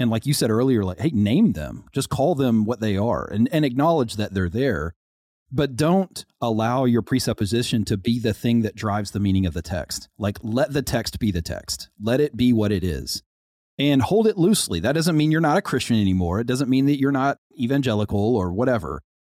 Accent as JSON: {"language": "English", "region": "Arkansas", "country": "United States", "said": "I mean, I am from Arkansas, so whatever."}